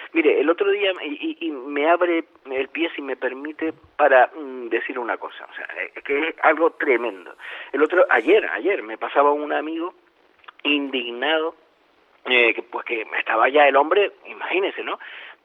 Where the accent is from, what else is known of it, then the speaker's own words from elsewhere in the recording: Canary Islands, Spain; Un canario, pero con sentimiento, porque en todas las islas tengo algo.